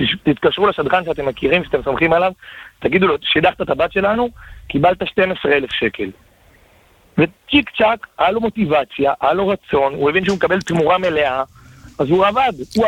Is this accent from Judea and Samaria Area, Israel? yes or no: yes; Modi'in Illit, Judea and Samaria Area, Israel; אני מודיעין אילי, תיר התורה.